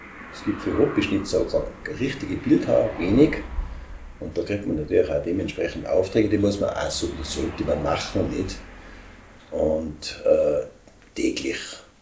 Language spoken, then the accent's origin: German; Hochfilzen, Tyrol, Austria; Wo ich herkomme, bin ein echter Hochfilzer.